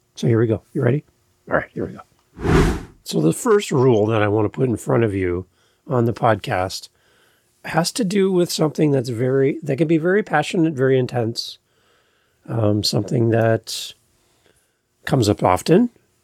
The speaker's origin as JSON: {"language": "English", "country": "Canada", "said": "I'm a Canadian, and that's a Canadian website"}